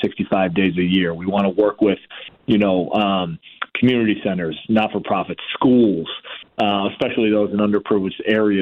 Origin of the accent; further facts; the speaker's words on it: Boston, Massachusetts, United States; I grew up in Boston where they, you know, supposedly have great fans, but don't hold the candle to ours.